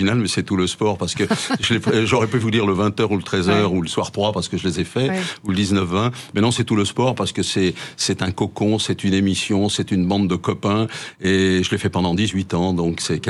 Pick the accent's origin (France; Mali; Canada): France; Paris, Île-de-France; born there; Moi, je suis né à Paris. J'ai travaillé 35 ans à Paris.